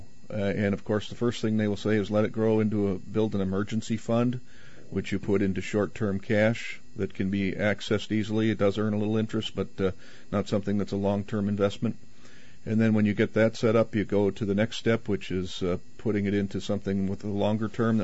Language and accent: English; Wisconsin, United States; now in Minnesota, United States; Born and raised in Wisconsin.